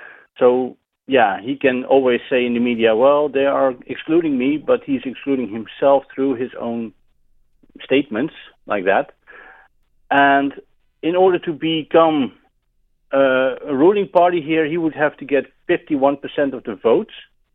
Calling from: Netherlands; English is a second language; I'm calling from the Netherlands.

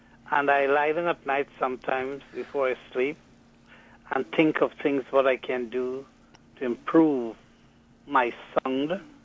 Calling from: Brooklyn, New York, United States; I'm here. I'm calling from Brooklyn.

